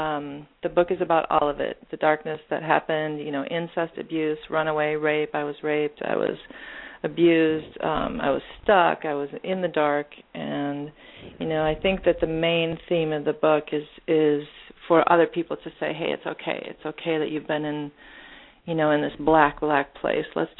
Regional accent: Midwest, United States; also born or lived in Green Bay, Wisconsin; I was born in Green Bay, Wisconsin, and was raised in the Midwest, you know, typical Irish Catholic home.

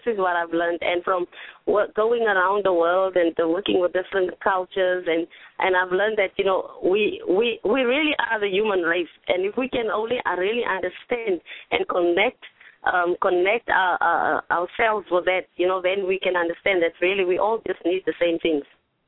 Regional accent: South Africa; what I've learned as I am coming from South Africa, this is what I've learned

